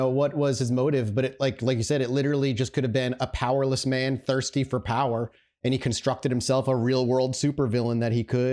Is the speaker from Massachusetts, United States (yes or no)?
yes; Massachusetts, United States; This is in my home state. It is absolutely not paranormal in any way, but it is hilarious news. This is Massachusetts.